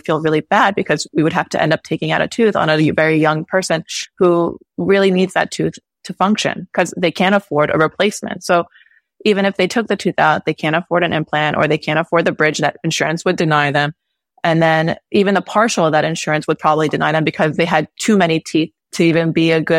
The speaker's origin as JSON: {"language": "English", "town": "New York City", "region": "New York", "country": "United States", "said": "So I'm originally from New York, and so I didn't think too much about leaving New York City itself."}